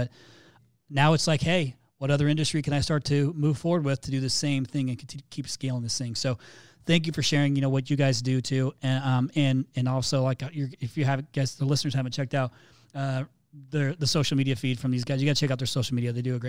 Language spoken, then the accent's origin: English; Canada; Since I'm Canadian, my ask would be interview a Canadian.